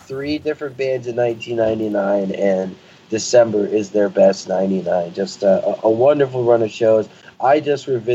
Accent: Hartford, Connecticut, United States; And then, of course, my hometown show, Hartford, the absolute monster

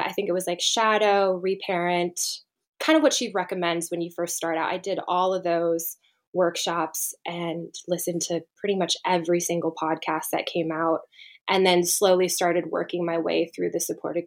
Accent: Bellevue, Nebraska, United States; So I grew up in a smallish town in Bellevue, Nebraska. I was one of like the few Asian kids that existed within a 50-mile radius growing up. So it was like a big farming community.

